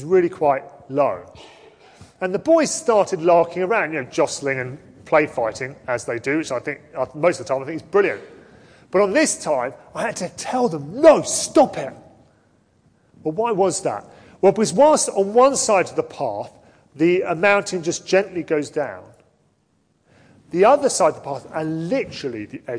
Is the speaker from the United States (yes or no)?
no; London, United Kingdom; And being a Londoner, bed and brawl